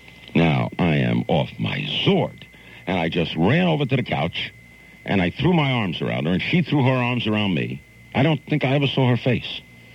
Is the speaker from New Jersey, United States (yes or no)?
no; Brooklyn, New York, United States; I'm a kid from Brooklyn. What girl ever called a kid from Brooklyn?